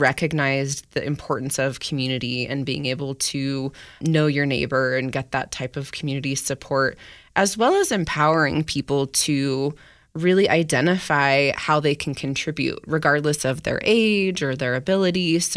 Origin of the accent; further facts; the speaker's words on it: Gardnerville, Nevada, United States; I grew up in Gardnerville, Nevada. You know, I had a single mom.